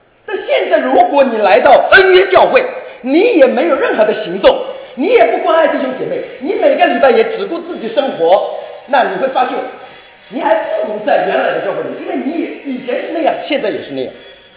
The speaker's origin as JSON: {"language": "Chinese", "country": "China", "said": "你说那好像不符合我们中国人的国情，我们的这个性格好像不像这样。"}